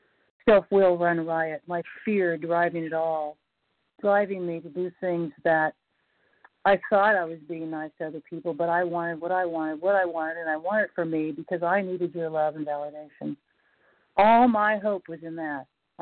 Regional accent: North Carolina, United States; I'm from North Carolina, and I don't think I need to share after all those.

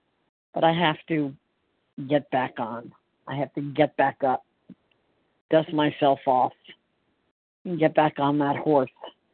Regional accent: Florida, United States; I'm from Central Florida.

